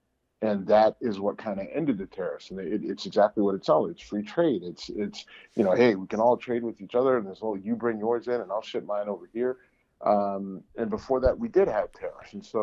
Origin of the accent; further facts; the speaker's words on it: Youngstown, Ohio, United States; listen, I'm from Youngstown, Ohio. And, you know, in the 90s when NAFTA was signed, I mean, that was pretty much a death warrant for the area that I grew up in.